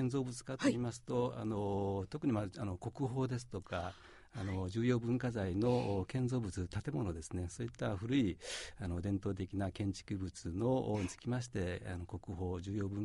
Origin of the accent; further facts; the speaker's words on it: Gifu, Japan; の木曽川と、はい、それから飛騨川ですね、大きな河川になってますけど、そこのちょうど合流するところですね。その辺のところで子供の頃はそちらの方で育ちました。